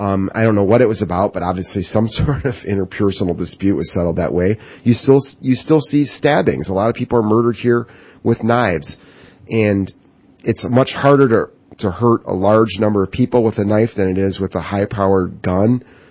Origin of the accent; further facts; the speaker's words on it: Michigan, United States; I grew up in Western Michigan in an area where, you know, the high school population actually declined like the first day of deer season.